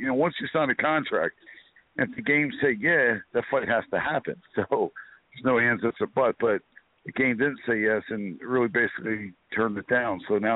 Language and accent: English; Philadelphia, Pennsylvania, United States; Philadelphia's my home state.